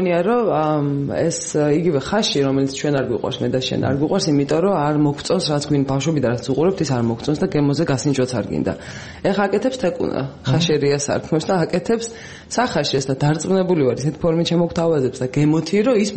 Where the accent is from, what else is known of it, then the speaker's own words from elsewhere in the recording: Imereti, Georgia; მე ვამბობ, რადგან იმერელი ვარ, ვამბობ, რომ სამეგრელო დედოფალია და იმერეთი მეფე.